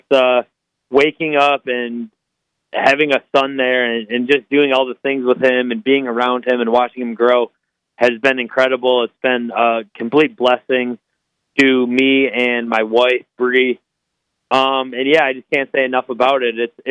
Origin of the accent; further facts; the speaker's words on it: New York, United States; now in Tampa, United States; I live in Tampa now, but I grew up in Western New York